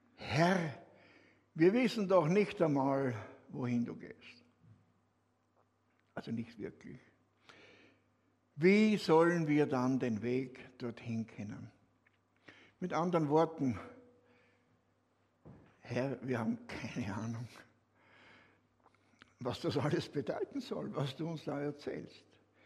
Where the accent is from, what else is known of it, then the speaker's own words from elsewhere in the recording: Austria; in der Schweiz heißt das so, bei uns in Österreich waren das die Hauptwörter, oder?